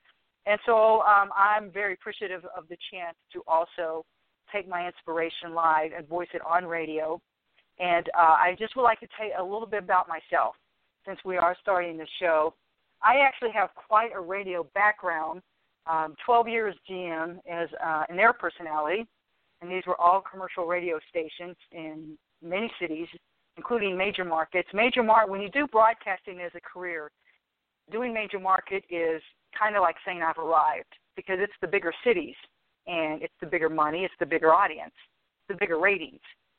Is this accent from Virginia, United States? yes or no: yes; Roanoke, Virginia, United States; And that was in Roanoke, Virginia. That's my hometown.